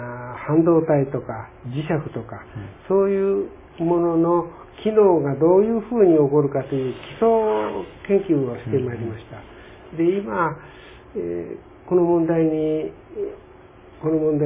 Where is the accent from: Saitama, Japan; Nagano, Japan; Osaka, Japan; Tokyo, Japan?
Nagano, Japan; Matsumoto; now in Okinawa, Japan; 長野県の松本なんですけれどもね